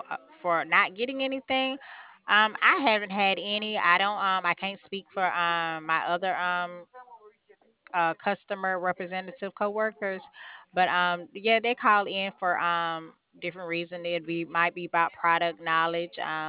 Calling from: New Mexico, United States; At the moment, New Mexico.

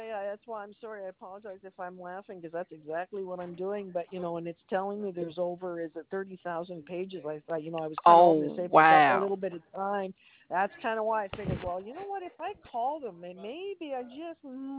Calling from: Toronto, Ontario, Canada; No, I'm calling from Toronto, Canada, and we're a little chilly up here today.

